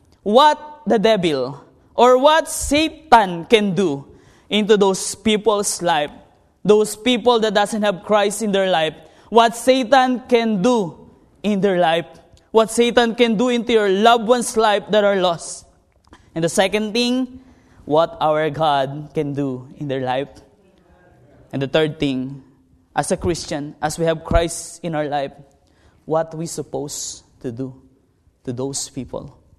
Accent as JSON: {"language": "English", "region": "Ohio", "country": "United States", "said": "So I am from Ohio, but I will not preach you the acronym Ohio."}